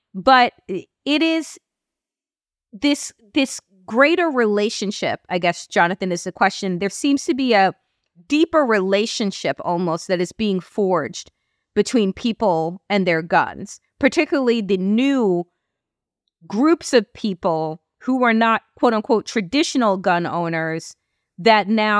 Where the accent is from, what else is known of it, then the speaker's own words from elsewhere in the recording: Long Island, New York, United States; I'm from Long Island, New York, and where I have grown up, I've told you, out east on Long Island in Suffolk County, has become incredibly red.